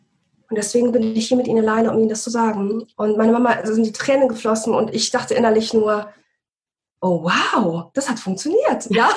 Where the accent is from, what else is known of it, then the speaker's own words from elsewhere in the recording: Bremen, Germany; wir kommen ursprünglich aus Bremen